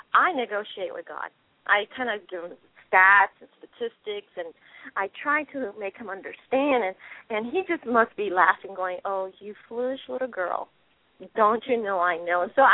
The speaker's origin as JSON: {"language": "English", "town": "Bronx", "region": "New York", "country": "United States", "lives_now": "California, United States", "said": "I'm from the Bronx, now live in California, Cali."}